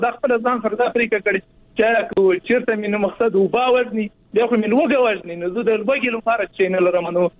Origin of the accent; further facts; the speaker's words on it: Logar, Afghanistan; زه محسوس د لوګر نه راغلی